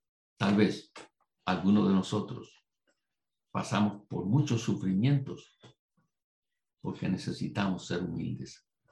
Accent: Puerto Rico; born there; Y yo dije, pues si yo nací aquí en Puerto Rico.

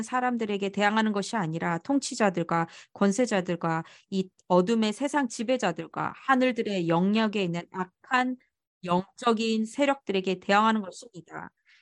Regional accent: China; 제가 어렸을 때 공산당 중국에서 자랐을 때

